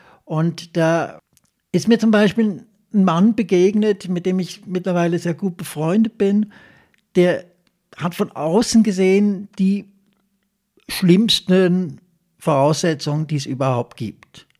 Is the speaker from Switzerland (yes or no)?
yes; Switzerland; born there; Ich bin jetzt in der Schweiz geboren, das ist irgendwie ein Geburtssechser im Lotto.